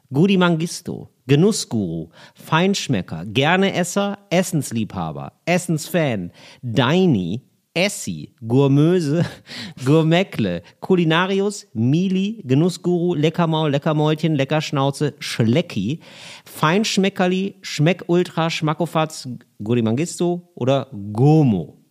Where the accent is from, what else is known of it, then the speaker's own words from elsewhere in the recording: Geldern, North Rhine-Westphalia, Germany; das ist nahe meiner alten Heimat Geldern. Liebe Grüße an den Niederrhein.